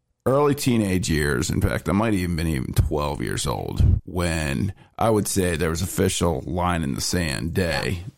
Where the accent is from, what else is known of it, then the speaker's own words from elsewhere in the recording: Lancaster, Pennsylvania, United States; Originally, I'm from Lancaster, Pennsylvania. I grew up in a family of six.